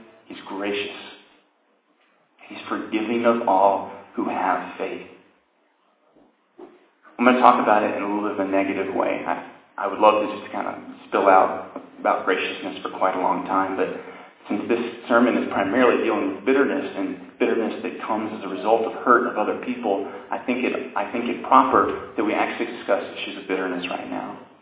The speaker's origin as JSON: {"language": "English", "region": "Pennsylvania", "country": "United States", "tie": "born or raised there", "also_born_or_lived": "Greenville, South Carolina", "said": "I was born in the South and only stayed here until the age of two, and grew up mostly in Pennsylvania, and that's what happened to my accent for the most part. But when I was in fifth grade, I moved back"}